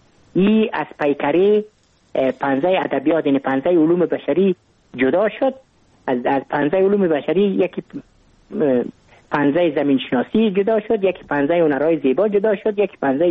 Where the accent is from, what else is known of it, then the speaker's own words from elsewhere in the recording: Kabul, Afghanistan; ما متولد کابل هستم، در نایی اول کابل تولد شدیم.